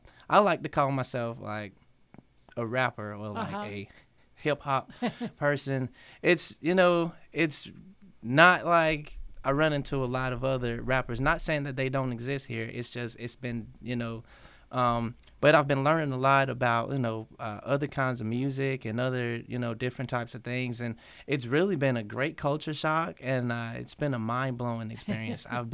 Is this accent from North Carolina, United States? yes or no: no; Birmingham, Alabama, United States; born there; I was born in Birmingham, Alabama, uh-huh.